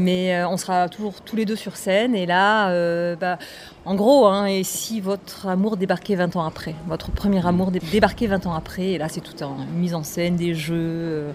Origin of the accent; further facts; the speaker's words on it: Hauts-de-France, France; now in Nice, France; on est de Nice. Enfin, même si moi, je suis ch'ti, mais je vis à Nice.